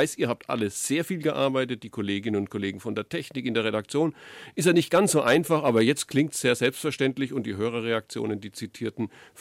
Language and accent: German; Würzburg, Bavaria, Germany; die Franken, ich bin selber einer, ich bin Würzburger und habe auch in Nürnberg lange gearbeitet